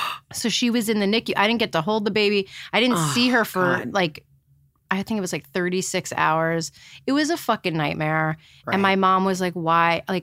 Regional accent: Maryland, United States; Well, I'm from Maryland.

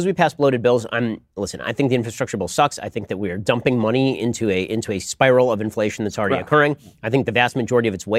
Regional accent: Florida, United States; of course, I'm an American. Of course. But I'm also a Floridian.

